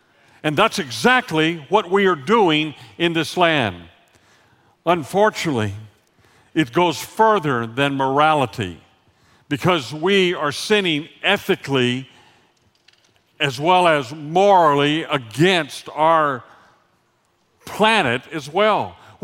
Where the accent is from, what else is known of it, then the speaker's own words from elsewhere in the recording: Texas, United States; I happen to have been raised in the South, as you can tell every once in a while by my accent. You see, you can take the boy out of Texas, but you can't ever take the Texas out of the boy.